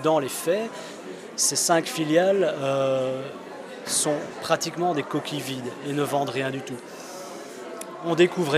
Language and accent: French; Liège, Wallonia, Belgium; parce que je suis liégeois et depuis des années, j'entends parler de Mitra.